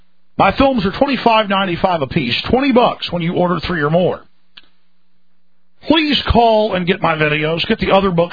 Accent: Dallas, Texas, United States; So is my hometown Dallas Big D, are they on the radio saying torture's great there?

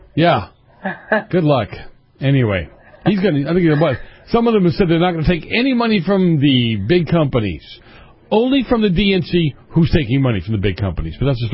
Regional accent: Boston, Massachusetts, United States; Yeah, when I grew up in Boston, that's how you said it. We could, for some odd reason, we could never say New Hampshire or Shire.

